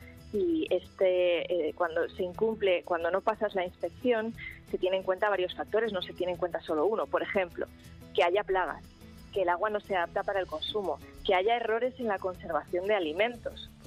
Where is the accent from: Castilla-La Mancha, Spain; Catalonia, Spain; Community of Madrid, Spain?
Community of Madrid, Spain; Madrid; Así somos los madrileños, muy visuales.